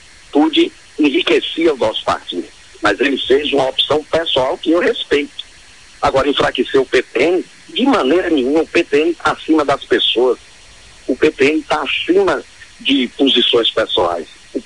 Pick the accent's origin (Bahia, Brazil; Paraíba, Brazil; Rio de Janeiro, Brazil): Bahia, Brazil; Camaçari; Eu não tenho a vaidade do cargo de ser prefeito de Camaçari. O que eu tenho é um projeto para a minha terra, a terra onde eu nasci, onde eu fui educado nas escolas públicas